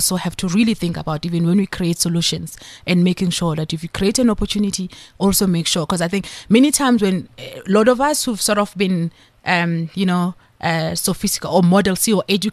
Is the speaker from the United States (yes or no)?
no; Diepsloot, Gauteng, South Africa; I mean, I'm one of those kids. So I am a child from Diepsloot.